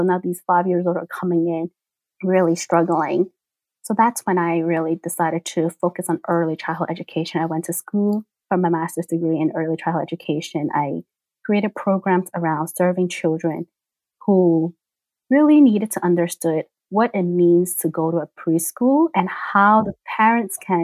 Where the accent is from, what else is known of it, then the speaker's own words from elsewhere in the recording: New York City, New York, United States; I'm a New Yorker, raised in the Lower East Side, New York City.